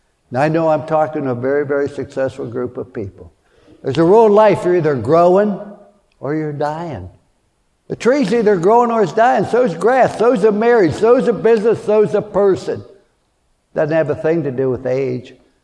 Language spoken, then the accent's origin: English; Fallsbury, West Virginia, United States; born there; I was born in Fallsbury, West Virginia during the Depression.